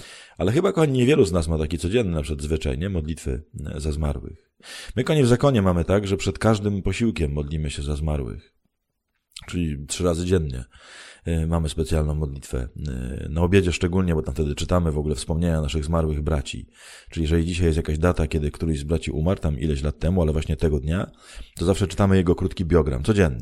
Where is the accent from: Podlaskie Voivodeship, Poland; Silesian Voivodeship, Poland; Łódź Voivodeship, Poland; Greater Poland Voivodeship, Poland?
Silesian Voivodeship, Poland; Myszków; skoczyłem na bok do Myszkowa, czyli do mojego rodzinnego miasta